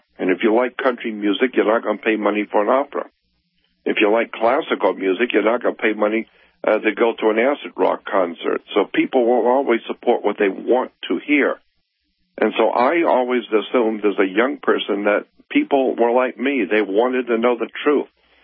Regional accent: Florida, United States; moved away as an adult; now in Los Angeles, United States; Originally, I'm from the South and from Florida, and I ended up in Los Angeles back in 59.

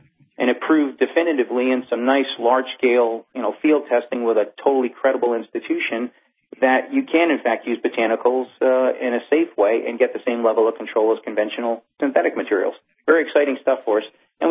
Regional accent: Northeast, United States; Like you, I grew up in the Northeast as a Red Sox fan, so we don't have a major bug problem all year long.

